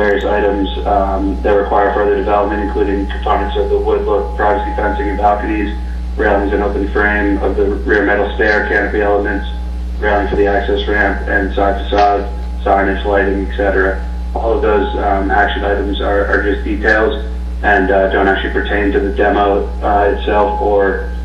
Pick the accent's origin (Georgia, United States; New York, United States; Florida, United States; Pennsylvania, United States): Pennsylvania, United States; Bethlehem; Just a little background, I was born and raised in Bethlehem. I have a deep love for the town and history.